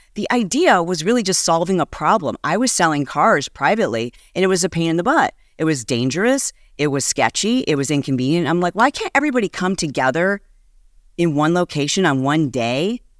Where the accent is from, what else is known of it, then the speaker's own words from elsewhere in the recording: Michigan, United States; I am from Michigan.